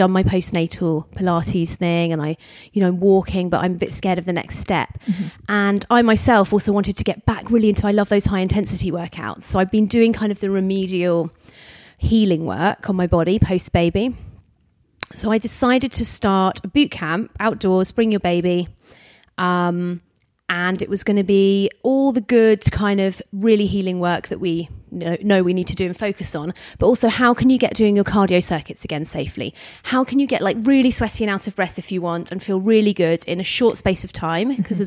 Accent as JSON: {"language": "English", "town": "Tunbridge Wells", "region": "South East England", "country": "United Kingdom", "tie": "born or raised there", "said": "Yeah, so I grew up in Kent. I'm the eldest of four. So Kent, where I grew up, a town called Tunbridge Wells, it's around an hour from London, and it's kind of this pretty little town."}